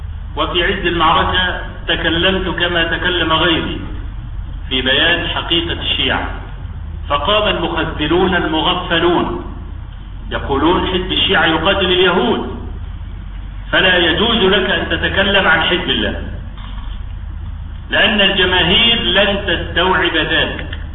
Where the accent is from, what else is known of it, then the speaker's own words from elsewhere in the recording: Egypt; انا عايز اعرف نجم البحوث الاسلامية ده شغلته ايه هنا عندنا في مصر.